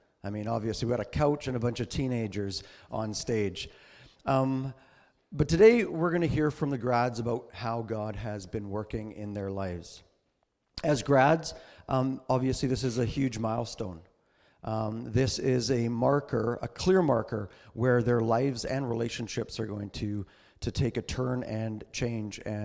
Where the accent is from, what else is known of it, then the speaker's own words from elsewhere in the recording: Fort Saskatchewan, Alberta, Canada; So I grew up in Fort Saskatchewan. It was a small town, and I basically grew up on skates.